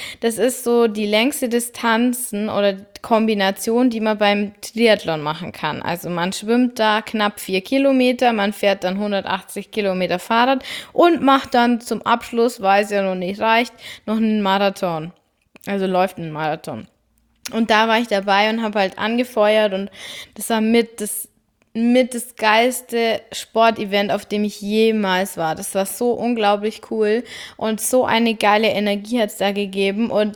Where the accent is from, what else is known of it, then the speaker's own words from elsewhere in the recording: Bavaria, Germany; vor allem für mich als Bayerin ist es da oben echt ungewöhnlich.